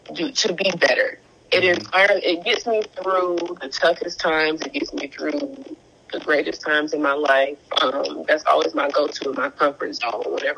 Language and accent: English; Detroit, Michigan, United States; Because I'm from Detroit, you know, she's from Detroit.